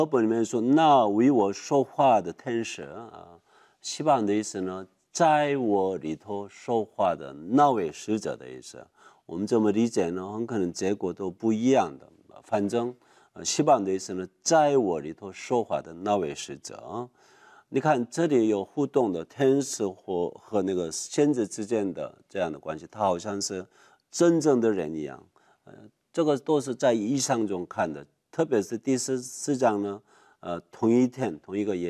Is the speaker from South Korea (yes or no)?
yes; South Korea; Chinese is a second language; 我是一个韩国人，所以有的时候我教课教圣经，我的国语不太顺，